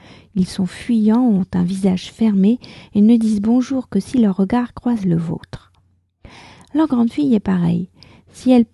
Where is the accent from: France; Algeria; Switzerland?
France; je suis française, j'habite près de Paris